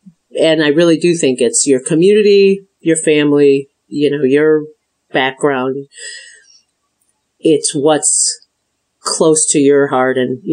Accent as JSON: {"language": "English", "region": "Michigan", "country": "United States", "tie": "born or raised there", "said": "I grew up in the Midwest. I'm from Michigan originally, and I have German in my background and some, you know, some Northern European."}